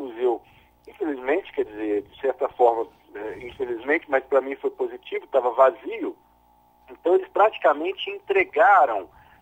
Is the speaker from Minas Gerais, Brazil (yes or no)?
yes; Belo Horizonte, Minas Gerais, Brazil; eu nasci em Belo Horizonte, eu sou mineiro.